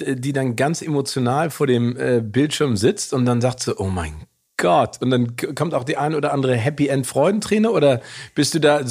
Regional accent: Hamburg, Germany; wie in meiner Heimatstadt im wunderschönen Hamburg.

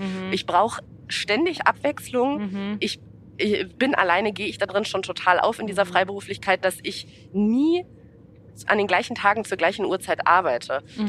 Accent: Berlin, Germany; born or raised there

